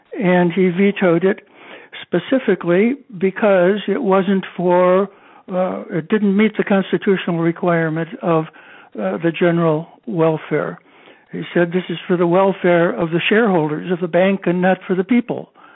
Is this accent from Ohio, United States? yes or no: no; Fulton, Maryland, United States; from Fulton, Maryland, and I just finished reading a book